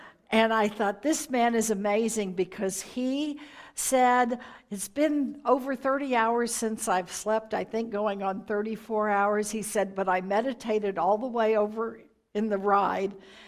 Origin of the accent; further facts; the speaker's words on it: Texas, United States; And I know growing up in Texas, that's what I always heard.